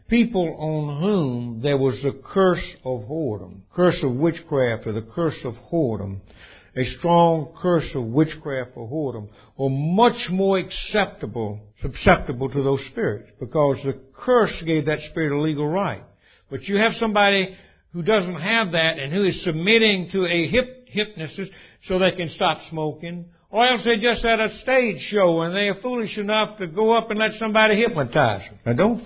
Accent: Alabama, United States; Now, I was raised down in Alabama, and all the houses were up about 2 feet off the ground

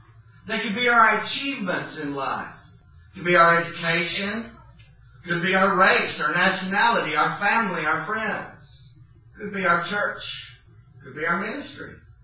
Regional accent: Texas, United States; now in Oklahoma, United States; We're Texans. We're, you know, in the natural realm of things, we're native Texans. And we moved to Oklahoma.

